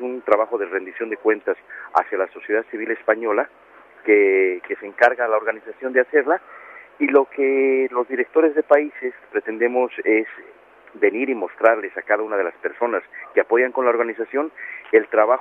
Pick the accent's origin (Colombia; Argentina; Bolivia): Bolivia; now in Paraguay; soy ciudadano boliviano y he estado hasta el año pasado viviendo en mi querido país. Y ahora, bueno, me toca cumplir funciones, el que las hago con mucho agrado en Paraguay